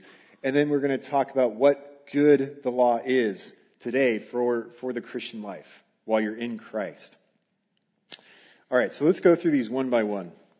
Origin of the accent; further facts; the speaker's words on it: Arizona, United States; For instance, I come from Arizona.